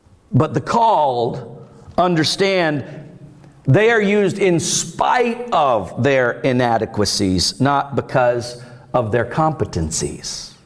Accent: Florida, United States; But when I was growing up in Florida, I did a whole lot of it.

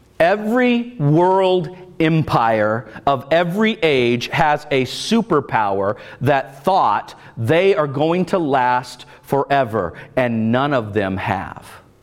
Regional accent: Florida, United States; I grew up in Florida. I spent my share of time on the beach and in the water.

